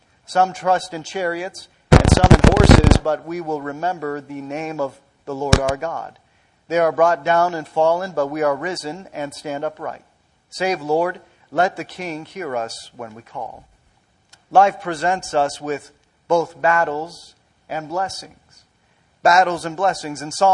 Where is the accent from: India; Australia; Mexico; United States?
United States; Green Bay, Wisconsin; I grew up down in Green Bay and spent most of my life here in Wisconsin.